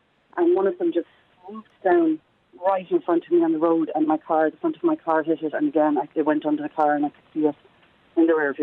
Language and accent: English; Munster, Ireland; now in Dublin, Ireland; I'm living in Dublin a long time. I'm from Clare.